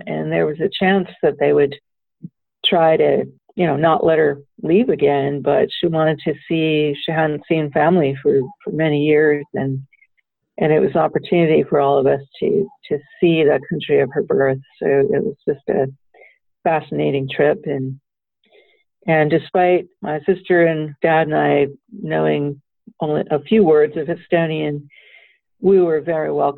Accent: Cleveland, Ohio, United States; Yeah, so I grew up in Cleveland, Ohio, and, you know, we traveled as I was growing up. We had a chance to, went to Europe when I was 10

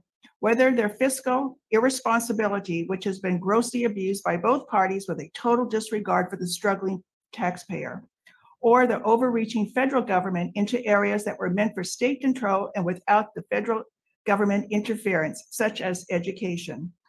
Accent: Mililani, Hawaii, United States; I'm from Central Oahu, that would be Mililani.

